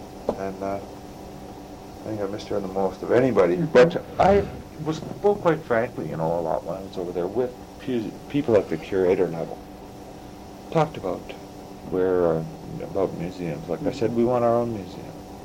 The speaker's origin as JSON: {"language": "English", "town": "Regina", "region": "Saskatchewan", "country": "Canada", "said": "I would say, \"Well, I told them Regina at the start,\" and they say, \"What?\""}